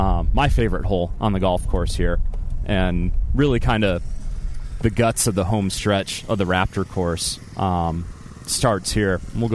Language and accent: English; Michigan, United States; I came from Michigan, just outside of Detroit, about an hour.